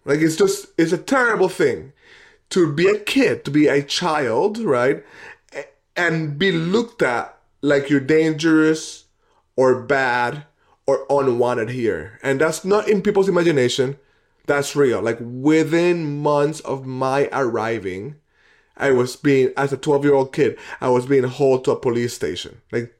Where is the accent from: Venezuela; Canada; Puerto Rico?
Puerto Rico; born there; I was born in Puerto Rico, and we were just at my parents' house